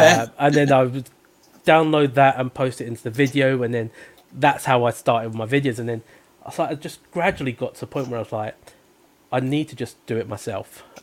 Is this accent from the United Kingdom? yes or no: yes; London, United Kingdom; growing up in South London, which was incredibly rough.